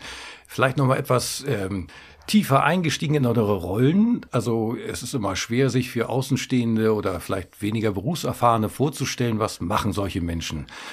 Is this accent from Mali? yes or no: no; Schleswig-Holstein, Germany; now in Braunschweig, Germany; Ich komme eigentlich nicht aus der Stadt, nicht aus der Stadt Braunschweig oder überhaupt aus einer Stadt. Ich komme von einer nordfriesischen Insel. Und ich bin ziemlich paradiesisch groß geworden, mit sehr viel Grün um mich und mit einer sauberen Natur.